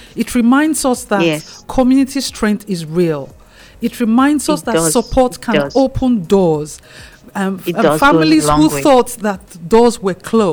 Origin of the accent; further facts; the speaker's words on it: Edo, Nigeria; I'm also from the Edo State, you know.